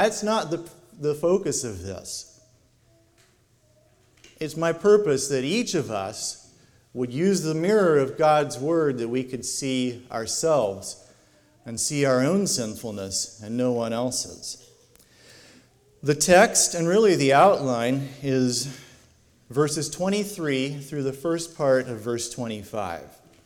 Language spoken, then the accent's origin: English; Indiana, United States; There was a man that I knew when I was growing up in Indiana